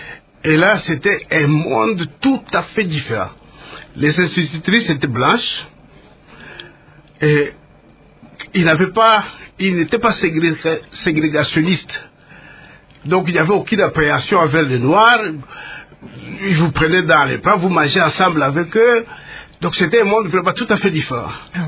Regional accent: Bukavu, South Kivu, DR Congo; born there; Je suis né à Costermansville à cette époque-là. C'est le nom que portait Bukavu en 1943.

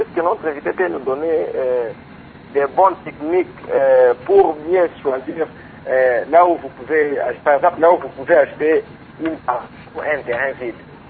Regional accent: Mbuji-Mayi, Kasaï-Oriental, DR Congo; notre ville de Mbujimaï

